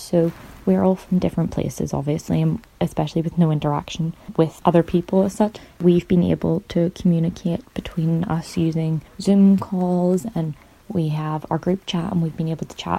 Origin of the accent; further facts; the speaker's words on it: Belfast, Northern Ireland, United Kingdom; I'm 20 years old and I'm from Belfast, Northern Ireland.